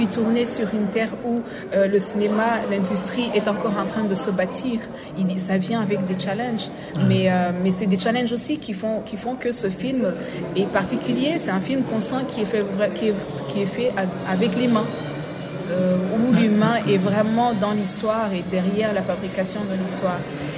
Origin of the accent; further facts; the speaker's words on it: Rwanda; Puisque j'ai grandi au Rwanda avec mon père qui aimait l'histoire